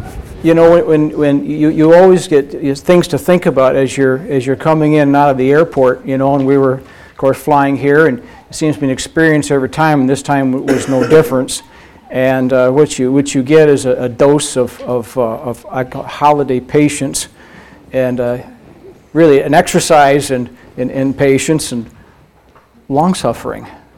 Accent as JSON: {"language": "English", "region": "Michigan", "country": "United States", "said": "And I'm from Michigan."}